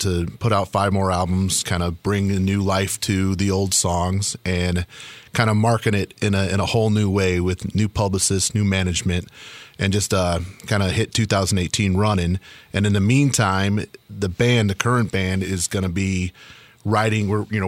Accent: Hammond, Indiana, United States; Yes, born and raised in Hammond, Indiana. Grew up there and went to high school in Calumet City.

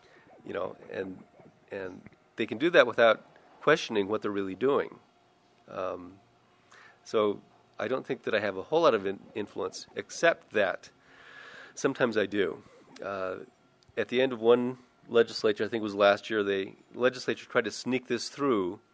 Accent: Oceanside, California, United States; When I was growing up in Oceanside, California, we'd get these clouds of smog coming down from Los Angeles

